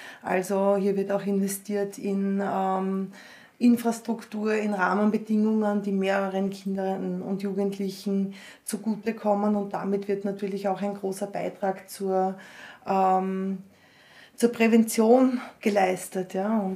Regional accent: Kapfenberg, Styria, Austria; in Kapfenberg, wo ich groß geworden bin

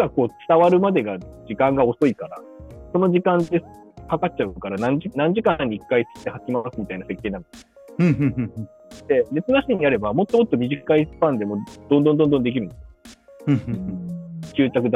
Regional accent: Hokkaido, Japan; 私、地元北海道なんで、北海道で。

